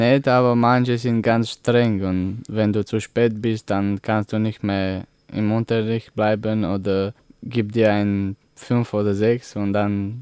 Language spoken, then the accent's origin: German; Romania; German is a second language; now in Germany; Ich komme aus Rumänien.